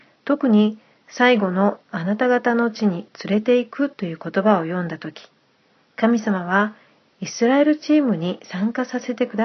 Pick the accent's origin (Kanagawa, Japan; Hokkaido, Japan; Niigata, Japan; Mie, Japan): Mie, Japan; 私の実家は三重県ですが、イスラエルに行く直前にゴスペルの働きで、私は東京から静岡に行くことになりましたが、